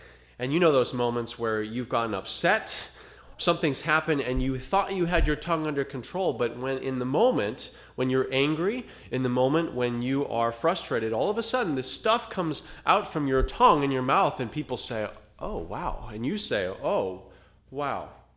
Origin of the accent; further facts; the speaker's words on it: California, United States; my hometown is a half hour from where the Carr fire was, the C-A-R-R, the Carr fire